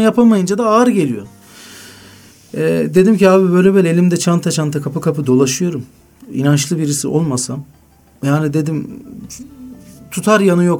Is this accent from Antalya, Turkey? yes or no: no; İzmit, Kocaeli, Turkey; İzmit'te ben doğdum. Yani daha doğrusu Ispartalıyım aslen, Keçiborluluyum. Ve anne baba İzmit'e yerleşiyorlar. Ben orada doğdum.